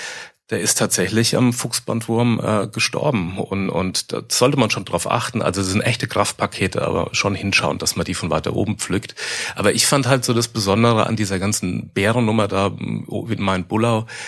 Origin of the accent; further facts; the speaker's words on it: Miltenberg, Bavaria, Germany; born there; das ist bei uns hier, das ist meine Geburtsstadt, Miltenberg am Main